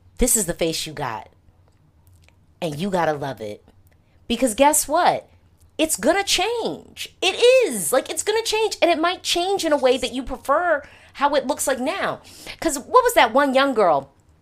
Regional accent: United States; as an American, and oh, I should say an American woman

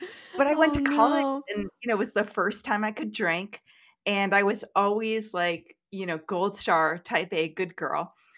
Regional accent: Seattle, Washington, United States; I'm a big red wine girl. I'm from Seattle. Like it was in the top bullets of who I was.

